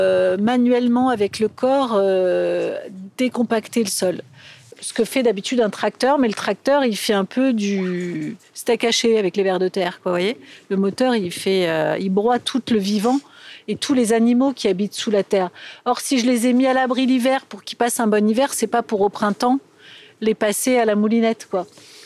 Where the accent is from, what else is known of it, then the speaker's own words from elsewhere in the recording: Montreuil, Île-de-France, France; born there; je suis venue imaginer ce projet ici à Montreuil, parce que je suis née à Montreuil.